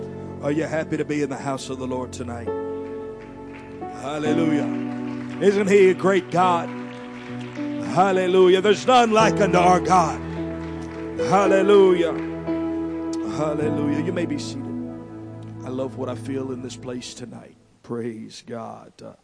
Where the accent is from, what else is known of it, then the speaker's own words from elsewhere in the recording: Chile; first language es; English is a second language; also born or lived in Texas, United States; I'm more Chilean than gringo. I grew up overseas, and basically Spanish is primarily my first language. And then, of course, being from Texas, it almost has to be.